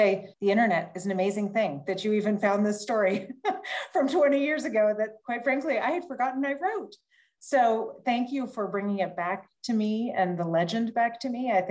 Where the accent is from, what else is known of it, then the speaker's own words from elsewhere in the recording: Houston, Texas, United States; I grew up in Houston, Texas. Gardening was not my thing. And so when I moved to Moldova, I had such an interesting relationship with nature that I had never had before.